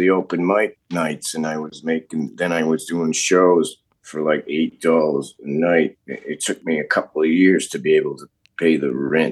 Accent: Burlington, Massachusetts, United States; Yeah, well, I grew up in Burlington, Massachusetts, and then I went to school in Boston, Emerson College.

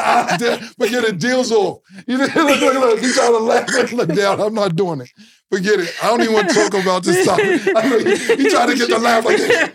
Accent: Harlem, New York, United States; I'm from Harlem. What do we get besides the Globetrotters?

